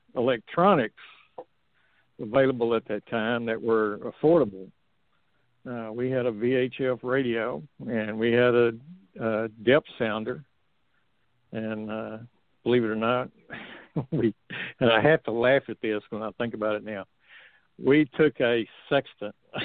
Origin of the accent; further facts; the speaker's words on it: Texas, United States; Of course, I'm from Texas, and I've always been a boater.